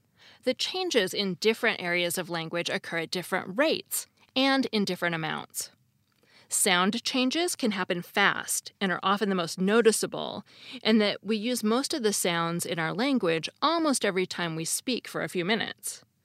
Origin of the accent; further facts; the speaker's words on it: United States; As an American, I had never heard them called Lego.